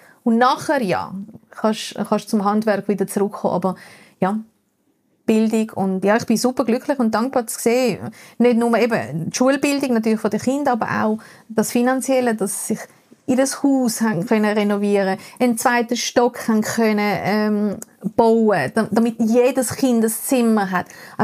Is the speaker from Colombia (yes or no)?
yes; Colombia; German is a second language; now in Germany; ich bin einfach so aufgewachsen in Kolumbien.